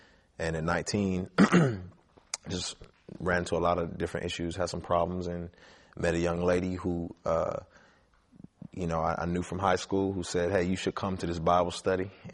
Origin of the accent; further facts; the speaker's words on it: Houston, Texas, United States; born there; also born or lived in San Diego, United States; Well, I was born in Houston, Texas. We kind of migrated from place to place.